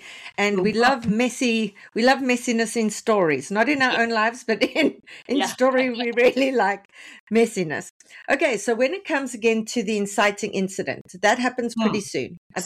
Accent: South Africa; as a South African, we have a friendly rivalry with Australia in the rugby.

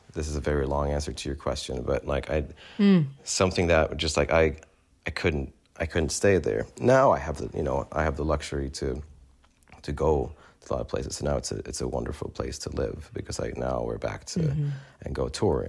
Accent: Sweden; growing up in Sweden, and I don't want to, Sweden is an amazing place to live.

